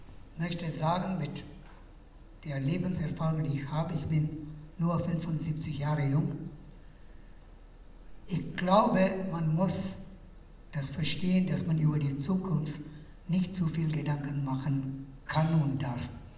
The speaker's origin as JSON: {"language": "German", "country": "India", "moved": "as an adult", "lives_now": "Atlanta, United States", "said": "ich komme aus Indien und ich bin ein 68er. Ich habe in den 60er Jahren in München studiert, Germanistik und internationale Politik. Dann war ich 32 Jahre lang in Indien Professor für Deutsch. Jetzt seit 15 Jahren lebe ich in den USA in Atlanta."}